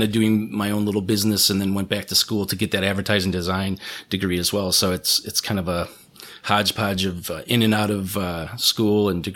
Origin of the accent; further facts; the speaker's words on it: Chicago, Illinois, United States; I grew up in Chicago and then to the suburbs, but the greater Chicago area, and my whole family's still there.